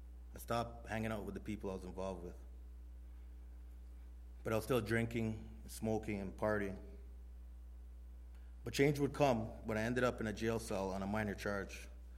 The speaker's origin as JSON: {"language": "English", "town": "Scarborough", "region": "Ontario", "country": "Canada", "tie": "born or raised there", "said": "I'm 40 years old, and I grew up in Scarborough, Ontario. I was born in a loving Christian family, and I went to church every Sunday with my family."}